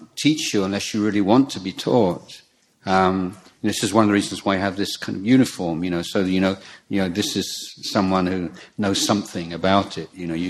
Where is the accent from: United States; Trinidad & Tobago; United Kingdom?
United Kingdom; England; You know, this is my frustration in growing up in England or something